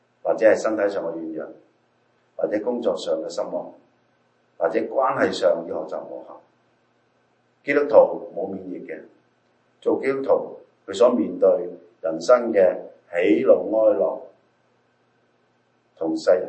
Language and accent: Chinese; China; 我们中国人有句说话，不可以拔苗助长